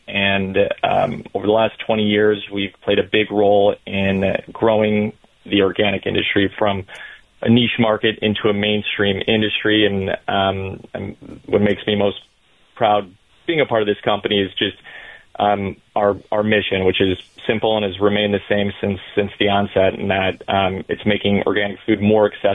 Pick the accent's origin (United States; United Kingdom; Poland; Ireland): United States; Chicago, Illinois; please don't discriminate against deep dish pizza as a Chicagoan.